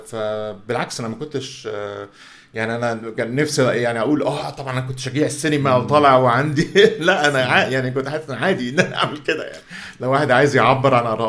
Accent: Egypt; واحنا عندنا في مصر الناس عندها المشكله دي، بيفكروا ان احنا مصريين اهم من بلاد عربيه تانية

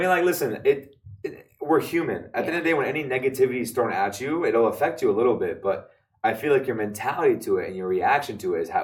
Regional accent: United States; I am Arab American, but the Arab comes first. It's just how it is, you know? My identity, I grew up in the States. Part of my identity is the States.

